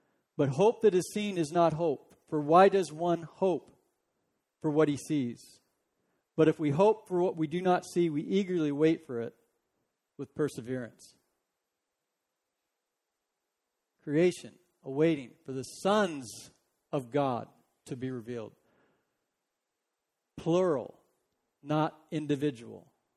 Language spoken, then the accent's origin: English; California, United States; I was from California. Thank you. California. You know, growing up in California, we said hi to everybody.